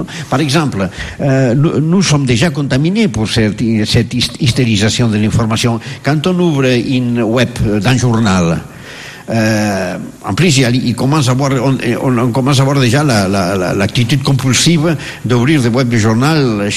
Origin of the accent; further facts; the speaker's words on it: Catalonia, Spain; French is a second language; C'est un catalan bizarre.